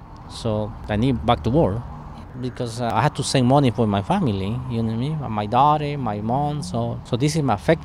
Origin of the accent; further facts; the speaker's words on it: Windsor, California, United States; I come from Windsor, so I have to leave Windsor for wildfires.